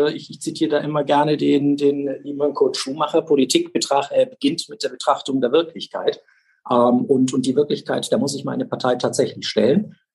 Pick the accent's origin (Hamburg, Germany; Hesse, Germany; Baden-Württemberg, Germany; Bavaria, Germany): Bavaria, Germany; Nuremberg; dass wir als Menschen mittlerweile in Deutschland, auch in Bayern, in meiner Heimatstadt Nürnberg